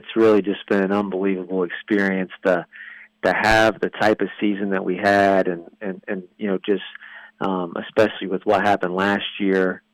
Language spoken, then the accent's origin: English; Ohio, United States; I'm originally from Ohio, went to Hanover College, like you mentioned, and in 2008, I came to Virginia and worked for Richie McKay at Liberty